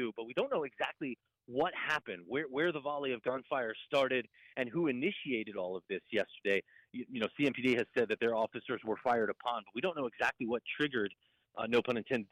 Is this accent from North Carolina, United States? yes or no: yes; Raleigh, North Carolina, United States; also born or lived in Tampa, Florida; Spent 5 years in Tampa before I came back here to the Carolinas about a year and a half ago. I'm from Raleigh originally. There's always a Raleigh-Charlotte thing because Raleigh's the state capital.